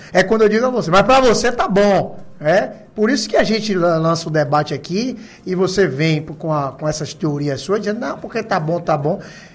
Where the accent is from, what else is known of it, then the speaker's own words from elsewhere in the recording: Salvador, Bahia, Brazil; eu nasci ali, me criei ali no Jevé de Brotos, em Tororó